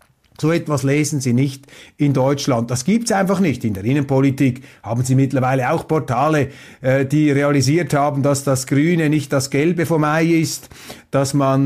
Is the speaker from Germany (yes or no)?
no; Switzerland; Und was mir auffällt jetzt als Schweizer